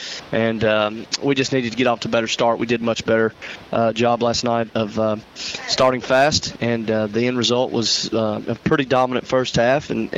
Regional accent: Memphis, Tennessee, United States; No, I'm from Memphis

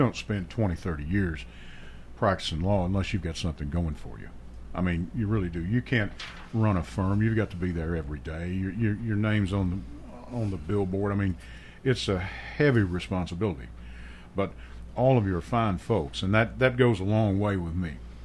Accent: Kentucky, United States; Well, you're talking to a guy from coal country because I'm originally from Western Kentucky, so coal built Western Kentucky.

